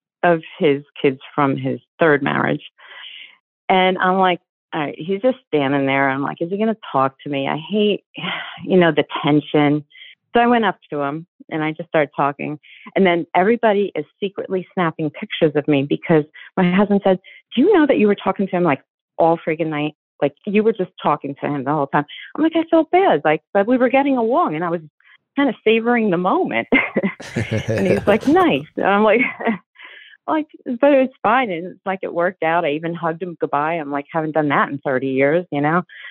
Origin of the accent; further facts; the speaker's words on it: New Jersey, United States; well, you all know I'm from Jersey. I'm a Jersey girl.